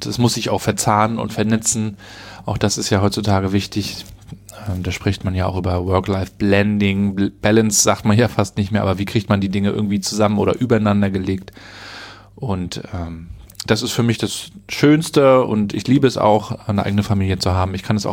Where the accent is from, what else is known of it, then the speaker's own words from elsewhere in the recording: Rostock, Mecklenburg-Vorpommern, Germany; ich bin in Rostock in der Südstadt geboren worden. Meine Eltern sind auch noch in Warnemünde geboren, wo ich dann auch aufgewachsen bin.